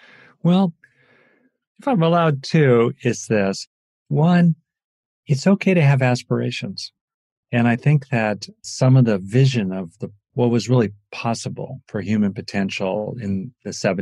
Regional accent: Los Angeles, California, United States; I grew up in LA. It was hot. My kind of probably favorite climate is, I'm Scottish in part of my heritage

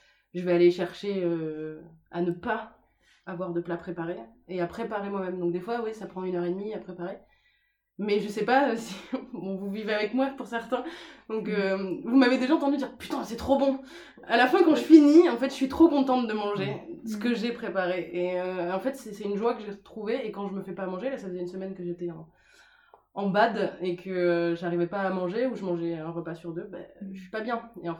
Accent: Spain; Après, je suis espagnole, donc il y a aussi beaucoup de gras

